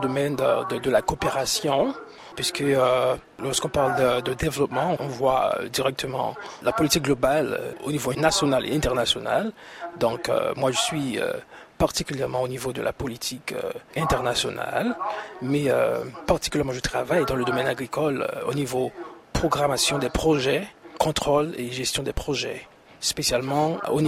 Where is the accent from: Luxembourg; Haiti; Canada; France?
Haiti; now in New York, United States; Je suis d'Haïti, j'habite ici à New York.